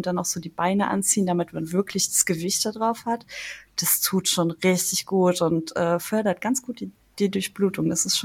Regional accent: Luxembourg; now in Cologne, Germany; Ich komme ursprünglich aus Luxemburg, lebe jetzt seit 5 oder 6 Jahren, ich weiß gar nicht mehr genau, in Köln. Ich habe in Trier Wirtschaftsinformatik studiert

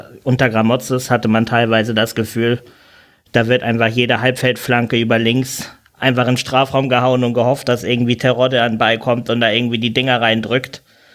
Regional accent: Hamburg, Germany; Und ja, da kann man im Moment auch als Hamburger quasi nur neidisch nach Schalke gucken.

